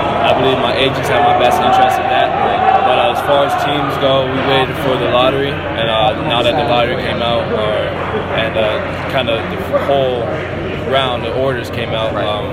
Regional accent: Canada; I am also Canadian

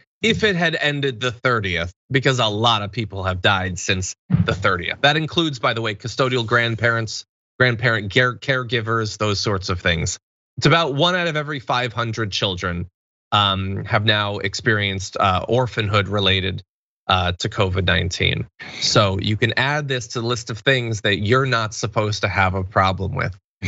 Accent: Bridgeport, Connecticut, United States; I grew up in Bridgeport, Connecticut. my vague memory is that Bridgeport, Connecticut had about 160,000 people.

